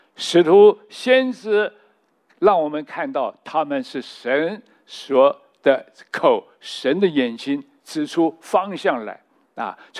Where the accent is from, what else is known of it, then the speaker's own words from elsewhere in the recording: Taiwan; 我说我们的呼召是到中国，我们是台湾的